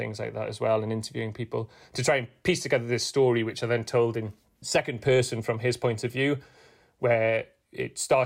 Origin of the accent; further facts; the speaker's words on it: Newcastle, North East England, United Kingdom; So I'm from Newcastle.